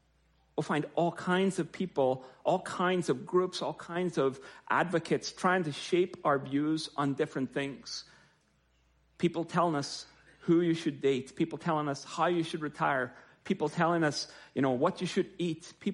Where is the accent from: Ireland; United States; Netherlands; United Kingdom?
Ireland; moved away; I don't know if I grew up in Ireland, so I don't know if I used up all my political quota before I left Ireland